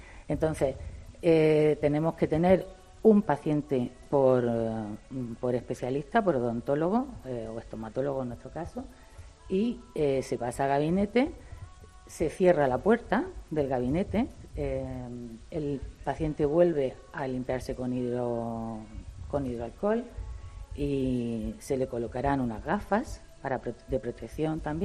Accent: Almería, Andalusia, Spain; yo soy de Almería y a mí me recuerda a mi tierra

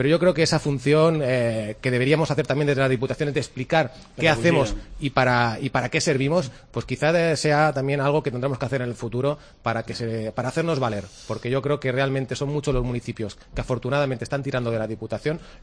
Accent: Catalonia, Spain; aquí en Cataluña

